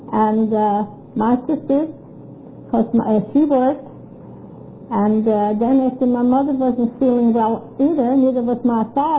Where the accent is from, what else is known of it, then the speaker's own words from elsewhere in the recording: Baltimore, Maryland, United States; born there; I was born in Baltimore, Maryland, and I started to work in the clothing industry when my father had a small tailor shop